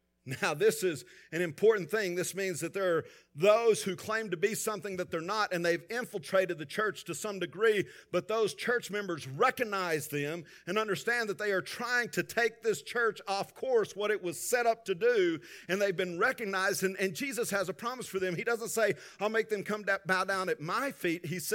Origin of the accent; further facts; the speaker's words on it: Texas, United States; No, I mean, I'm from West Texas. We don't have anything to do with Philadelphia.